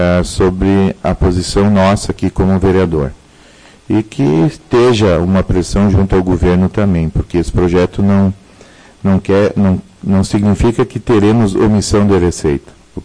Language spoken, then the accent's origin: Portuguese; Rio Grande do Sul, Brazil; e nós, como gaúchos, temos que comemorar esse dia 20 de setembro